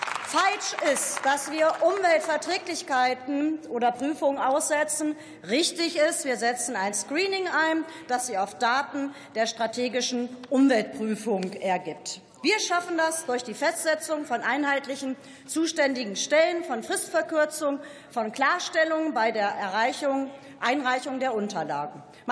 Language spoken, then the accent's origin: German; Salzgitter, Lower Saxony, Germany; In meiner Heimat in Salzgitter-Wolfmitte sind über 160 Windenergieanlagen in Betrieb.